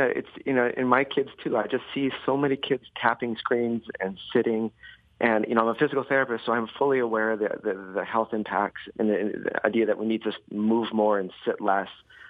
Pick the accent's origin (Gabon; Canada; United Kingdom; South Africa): Canada; Winnipeg, Manitoba; moved away as an adult; also born or lived in Tucson; now in Traverse City, United States; I grew up in Manitoba near Winnipeg, but then I had moved to Tucson after graduating.